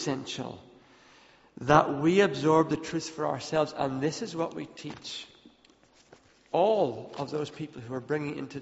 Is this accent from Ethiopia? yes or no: yes; Ethiopia; I grew up in Ethiopia.